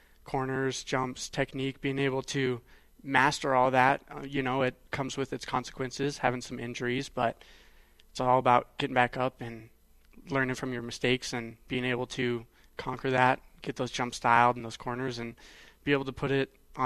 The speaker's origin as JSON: {"language": "English", "town": "Wasilla", "region": "Alaska", "country": "United States", "tie": "born or raised there", "lives_now": "Florida, United States", "said": "I am actually from Wasilla, Alaska."}